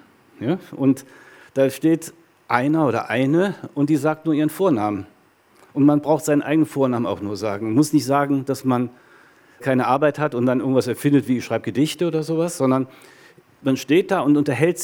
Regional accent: Rhineland, Germany; ich bin im Rheinland groß geworden

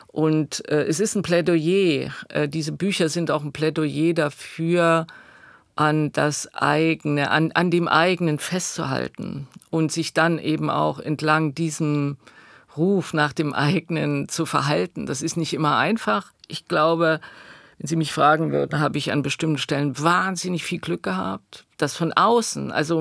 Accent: East Germany, Germany; Und ich glaube, dass wir da viel tastender, suchender als Ostdeutsche sind.

